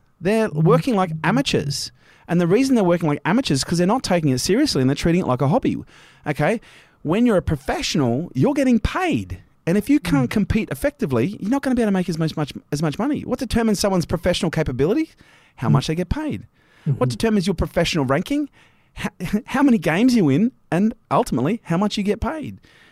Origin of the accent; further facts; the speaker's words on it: Australia; People say, oh, you're the Australian version of Gary Vee. No, I'm not. I'm the Australian version